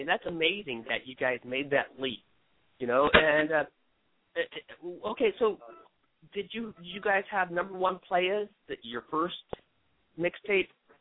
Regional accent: Ohio, United States; I'm an Ohio State boy, you know, I'm from Ohio, so I'm an Ohio State fan

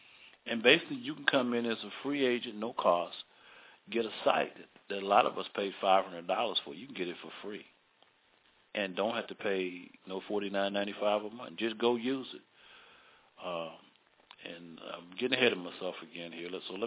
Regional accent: Baltimore, Maryland, United States; be up in my hometown, Baltimore, Maryland, Tuesday

